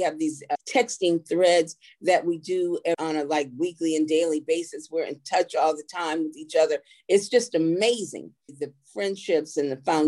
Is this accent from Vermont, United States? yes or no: no; Ann Arbor, Michigan, United States; also born or lived in Yazoo City, Mississippi; So she couldn't travel back to Michigan right away. But I grew up actually in Ann Arbor, Michigan, even though I did spend summers in Mississippi.